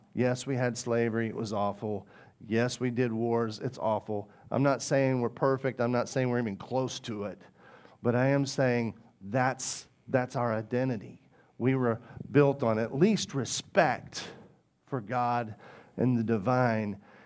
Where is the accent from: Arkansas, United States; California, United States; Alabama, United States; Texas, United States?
Arkansas, United States; I grew up in Arkansas.